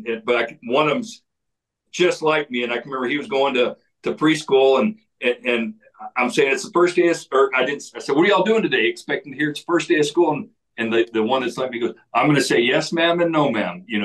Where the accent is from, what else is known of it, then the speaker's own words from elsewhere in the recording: Texas, United States; but I tell you, I'm a proud Texan and I married a West Virginian